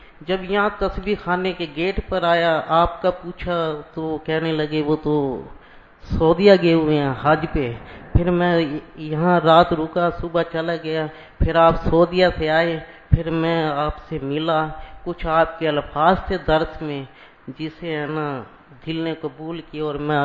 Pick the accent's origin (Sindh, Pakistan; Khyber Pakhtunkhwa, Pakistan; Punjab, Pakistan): Punjab, Pakistan; Dera Ghazi Khan; میں ڈیرہ غازی خان سے تعلق رکھتا ہوں